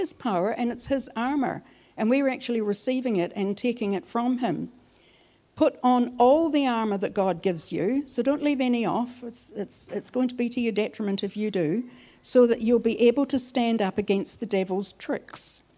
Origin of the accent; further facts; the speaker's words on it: Glasgow, Scotland, United Kingdom; because I come from Glasgow, we've got a bit of nuclear reactor in us in Glasgow.